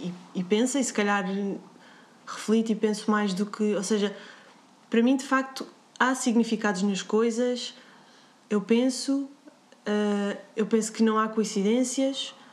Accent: Portugal; Claro que cresci em Portugal, portanto, cresci neste contexto, neste ambiente, maioritariamente de pessoas cristãs. Vou à missa às vezes. Pronto, estou inserida socialmente, se calhar num contexto cristão, mas... Não, de facto, não me identifico

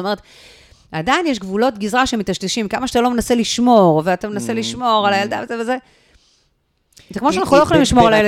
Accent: Tel Aviv, Tel Aviv District, Israel; אני גדלתי ברמת אביב ג'

